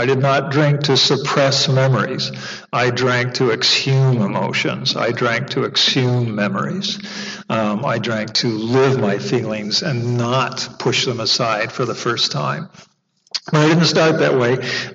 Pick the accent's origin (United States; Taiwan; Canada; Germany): Canada; I was born specifically in Canada, and grew up in a family of professional non-feelers and non-emoters. We are military, we are Protestant, we are Canadian, we are Scottish heritage.